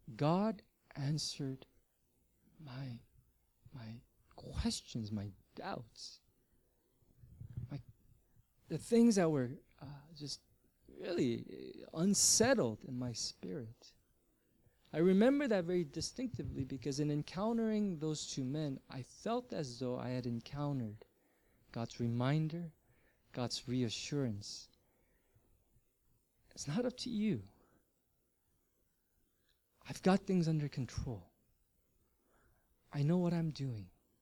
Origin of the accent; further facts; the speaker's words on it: Komarno, Nitra Region, Slovakia; English is a second language; And there I would wait about 2 more hours before I would finally make it to my hometown of Komarno.